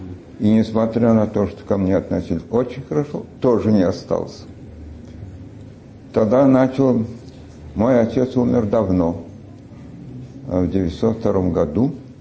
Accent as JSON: {"language": "Russian", "town": "Simbirsk", "region": "Ulyanovsk Oblast", "country": "Russia", "tie": "born or raised there", "said": "Я родился в Симбирске. Там кончил гимназию."}